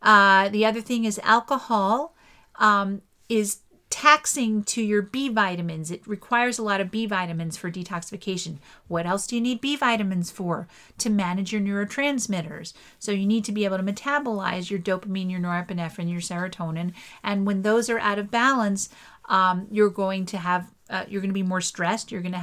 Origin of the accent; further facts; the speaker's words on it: East Windsor, New Jersey, United States; And I grew up on Hawthorn Lane when I was a kid and in East Windsor, New Jersey.